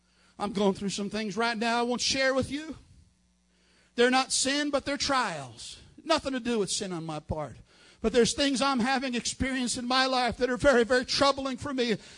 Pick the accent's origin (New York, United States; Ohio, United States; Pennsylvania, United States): New York, United States; New York City; born there; I was born in New York City in the Bronx.